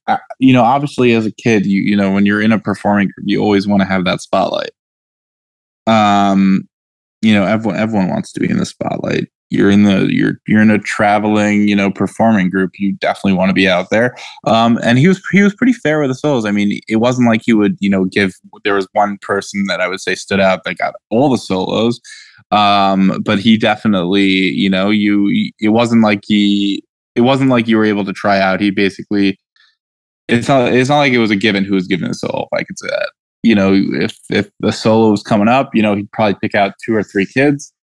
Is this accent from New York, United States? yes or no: yes; Manhattan, New York, United States; You know, I grew up in Manhattan.